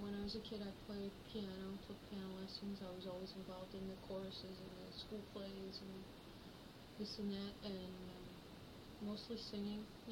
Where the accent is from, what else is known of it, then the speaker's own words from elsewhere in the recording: Levittown, Pennsylvania, United States; now in Merchantville, United States; Levittown, Pennsylvania. My family still lives there.